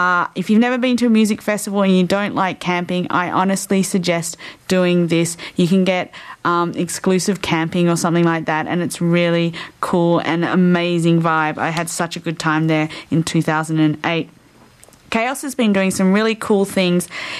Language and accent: English; Australia; He helped out with a song to benefit skin cancer research in Australia. So again, my hometown or my home country, I got to give him kudos for that.